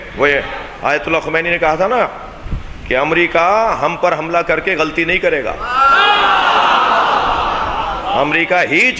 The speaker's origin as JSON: {"language": "Urdu", "country": "Pakistan", "said": "میں پاکستانی ہوں۔ میں تو عربی اور فارسی بھی اردو لہجے میں بولتا ہوں، تاکہ عربیوں کو اور فارسیوں کو پتا چلے کہ میں فارسی بول رہا ہوں مگر پاکستانی ہوں۔"}